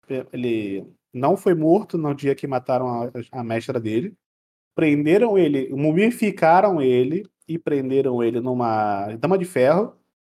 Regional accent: Rio de Janeiro, Brazil; É que eu sou do Rio de Janeiro, eu fiquei pensando em algumas coisas aqui.

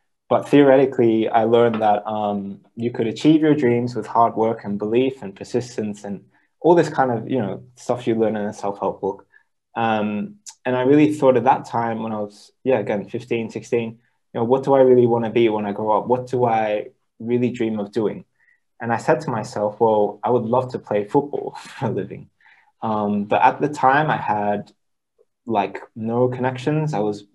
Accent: Australia; So it all started with just me as a kid growing up in Australia.

